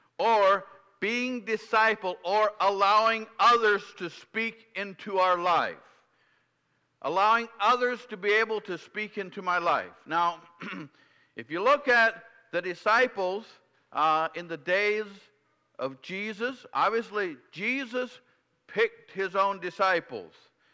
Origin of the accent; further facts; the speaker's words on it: United States; am I right in saying that we as an American people are sort of extreme on the side of being independent?